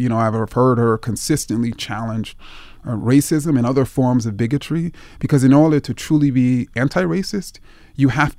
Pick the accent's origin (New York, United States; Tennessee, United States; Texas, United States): New York, United States; Jamaica, Queens; I, for instance, talked about my own story in which I grew up in Jamaica, Queens